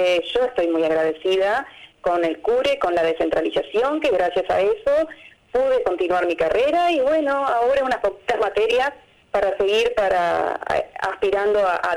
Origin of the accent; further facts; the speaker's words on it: Melo, Cerro Largo, Uruguay; porque soy de Melo